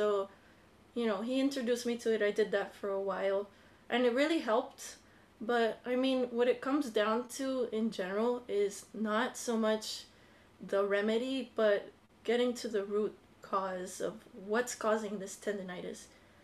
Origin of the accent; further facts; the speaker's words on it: Miami, Florida, United States; I'm from Miami, Florida.